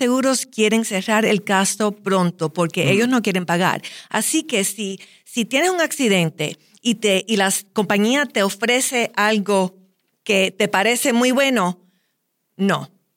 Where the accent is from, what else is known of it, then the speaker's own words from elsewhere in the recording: Cuba; now in United States; yo soy cubana, soy de padres cubanos.